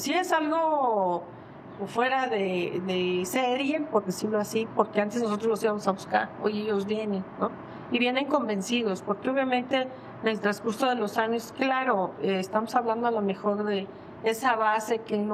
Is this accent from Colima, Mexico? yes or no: no; Ecatepec, State of Mexico, Mexico; yo soy de Ecatepec y Ecatepec era totalmente de otro partido